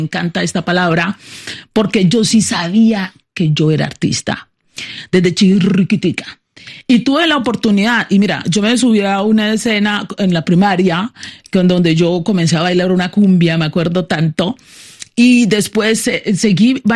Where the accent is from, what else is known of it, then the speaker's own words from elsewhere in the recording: Colombia; el negro sufre o vive experiencias duras en Colombia, pero cuando salimos de Colombia y viajamos también sigue la piel nos sigue